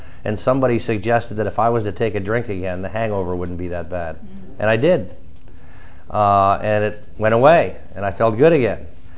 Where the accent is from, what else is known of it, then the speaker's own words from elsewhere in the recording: Chicago, Illinois, United States; born there; I was born in Chicago to a Catholic family of four brothers and sisters, two older brothers, two younger sisters.